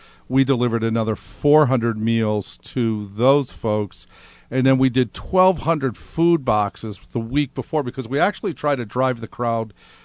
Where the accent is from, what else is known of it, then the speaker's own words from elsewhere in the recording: Pittsburgh, Pennsylvania, United States; also born or lived in New York; I'm from Pittsburgh, Pennsylvania, upstate New York.